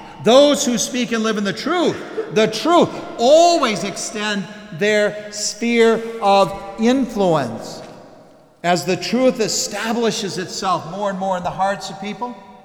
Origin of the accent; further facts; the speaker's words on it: Wisconsin, United States; Well, growing up in Wisconsin, we still certainly knew about the game.